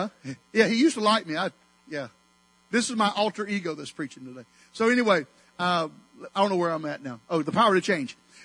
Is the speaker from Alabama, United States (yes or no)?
yes; Alabama, United States; I am from Alabama, Hey, she ain't my sister. I'm not from West Virginia.